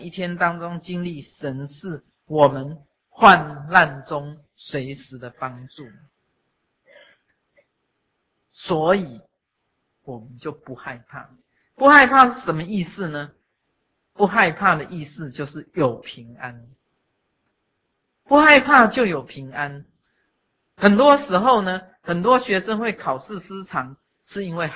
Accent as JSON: {"language": "Chinese", "country": "China", "said": "所以我们中国人有句话说，祸不单行"}